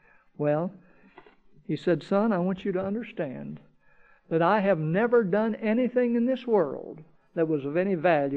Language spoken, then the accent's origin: English; Tennessee, United States; also born or lived in California; I'm a Tennessee hillbilly. Although I was born in California, my father left California and went to Tennessee.